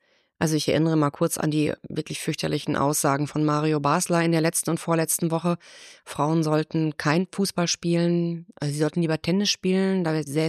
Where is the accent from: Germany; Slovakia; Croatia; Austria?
Germany; Bielefeld, North Rhine-Westphalia; Also, ich komme ja eigentlich aus Bielefeld. Und ich bin schon zu meinen Grundschulzeiten mit meinem Papa damals auf den Ascheplätzen der Arminia rumgetobt.